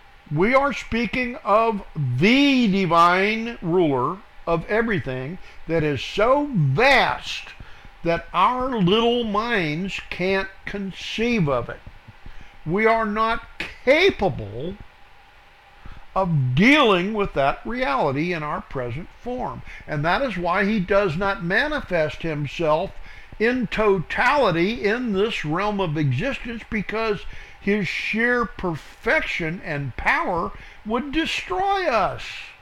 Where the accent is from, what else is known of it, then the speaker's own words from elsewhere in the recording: United States; born there; I live in the United States, but I'm not a citizen here. I am a resident alien, naturally born here, but I am of Israel.